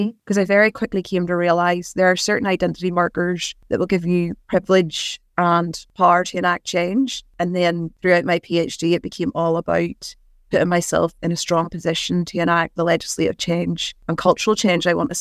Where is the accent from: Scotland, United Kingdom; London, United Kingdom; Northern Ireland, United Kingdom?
Northern Ireland, United Kingdom; I'm from Northern Ireland. I was raised Catholic, probably from a predominantly nationalist family, but I grew up in a loyalist town. And I went to a Catholic primary school